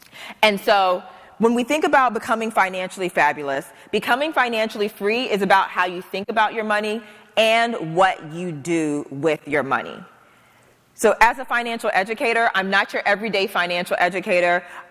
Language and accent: English; Charlotte, North Carolina, United States; I'm from Charlotte, North Carolina. I worked at a grocery store called Winn-Dixie in high school. And Winn-Dixie, as southern as it gets.